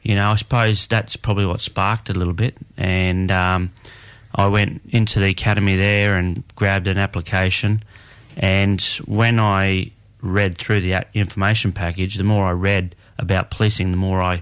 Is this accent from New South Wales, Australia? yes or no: no; Townsville, Queensland, Australia; So originally I grew up in Townsville.